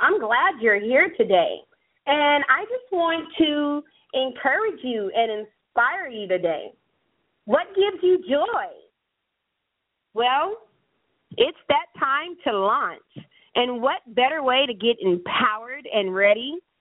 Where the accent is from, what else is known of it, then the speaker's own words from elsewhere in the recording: United States; now in Stockton, United States; I'm from the United States of America. I live in the state of California. And the city I live in is Stockton.